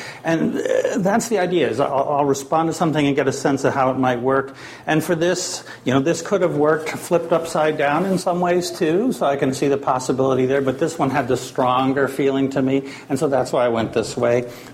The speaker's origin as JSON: {"language": "English", "region": "Maine", "country": "United States", "said": "I come from Maine originally"}